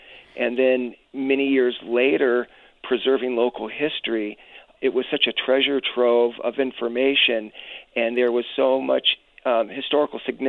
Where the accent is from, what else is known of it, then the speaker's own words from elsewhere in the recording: San Fernando Valley, California, United States; Well, you know, growing up in the San Fernando Valley, there was a lot of different businesses, manufacturers, drive-ins, car culture, and it was just this great time to grow up in California, especially in the Valley